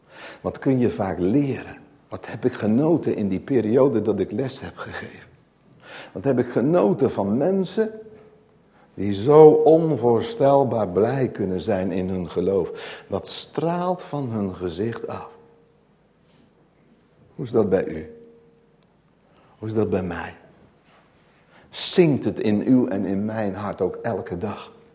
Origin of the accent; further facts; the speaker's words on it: Nunspeet, Gelderland, Netherlands; born there; die ik in Nunspeet, mijn geboorteplaats, heb bijgewoond